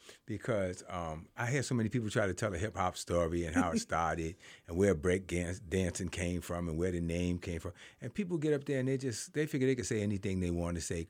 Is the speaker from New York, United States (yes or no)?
yes; New York City, New York, United States; now in Lehigh Valley, United States; I was born and raised in the Bronx, and I wanted to get my family out of the hood or out of the street.